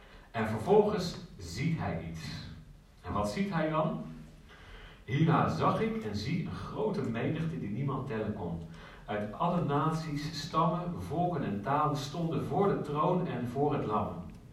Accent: Leiden, South Holland, Netherlands; also born or lived in Utrecht / Amersfoort; Dan, opgegroeid in Leiden, gestudeerd in Utrecht, hier is vlakbij.

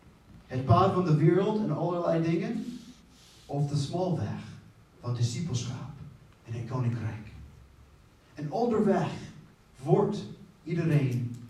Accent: Netherlands; moved away as an adult; Ja, voor onze gasten, ik kom uit Nederland. Ik verwacht dat dat heel duidelijk is. Maar ik ben hier al nu ja, bijna 10 jaar.

